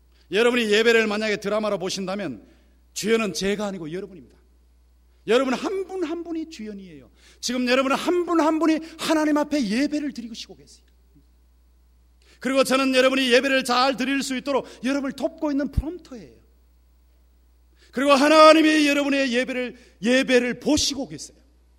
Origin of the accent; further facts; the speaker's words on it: Gyeongsang, South Korea; accent: Gyeongsang dialect; 최근에 저희 집사람은 서울 사람이니까 경상도 사투리 잘 모릅니다.